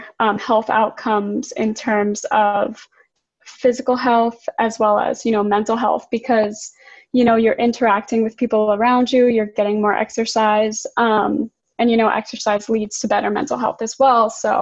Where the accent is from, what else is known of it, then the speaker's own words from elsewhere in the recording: Brooklyn, New York, United States; I grew up in Brooklyn, New York, so that's kind of why I focused on this topic.